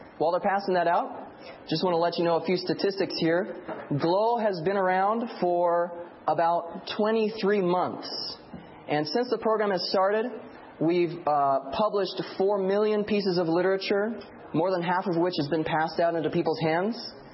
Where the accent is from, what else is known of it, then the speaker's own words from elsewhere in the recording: California, United States; even though I'm from Central California